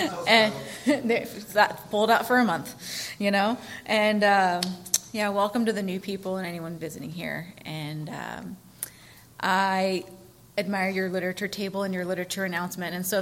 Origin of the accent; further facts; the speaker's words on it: San Diego, California, United States; also born or lived in North Carolina; But anyways, I was born in North Carolina, and you know, we moved to San Diego when my dad went into the reserves, and so I started school here. I was in the first grade here.